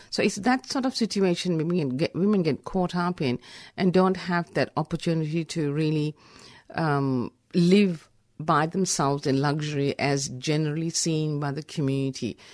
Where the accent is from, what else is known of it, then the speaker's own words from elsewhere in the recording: India; English is a second language; now in Australia; I'm from India's originally